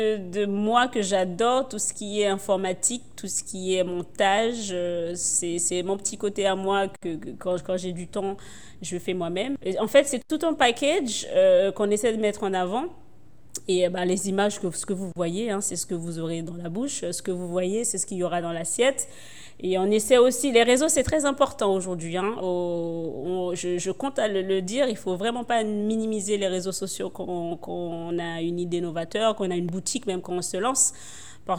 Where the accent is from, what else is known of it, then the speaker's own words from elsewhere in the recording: St. Martin; now in Lille, France; j'ai quitté Saint-Martin en 2012 pour m'installer dans le nord de la France, à Lille.